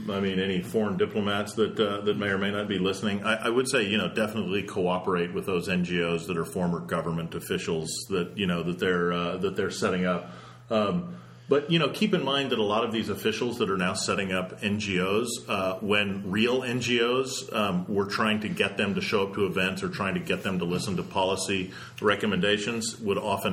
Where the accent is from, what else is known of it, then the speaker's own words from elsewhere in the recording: Dallas, Texas, United States; I mean, I am from Dallas.